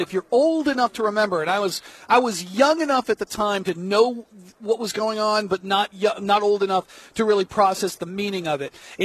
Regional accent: Nashville, Tennessee, United States; Listen, I'm from Nashville. We eat fried chicken and drown it with sweet tea.

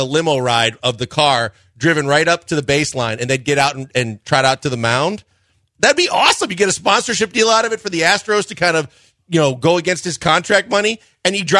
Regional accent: Milwaukee, Wisconsin, United States; when I was growing up in Milwaukee at County Stadium

